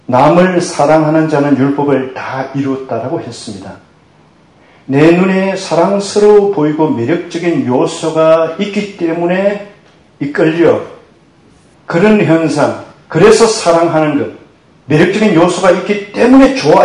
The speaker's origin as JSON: {"language": "Korean", "country": "South Korea", "tie": "born or raised there", "also_born_or_lived": "Seoul", "said": "저는 바닷가가 보이는 어촌에서 자랐습니다."}